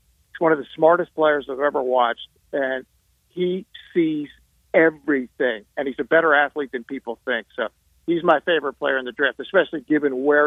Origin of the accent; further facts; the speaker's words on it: Baltimore, Maryland, United States; I grew up in Baltimore, like 4 miles from Pimlico.